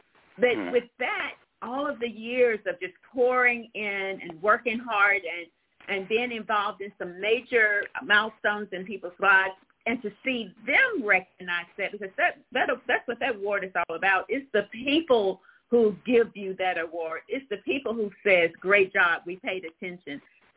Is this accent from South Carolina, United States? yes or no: no; Mississippi, United States; We're from Mississippi, and Mississippi has a lot to offer.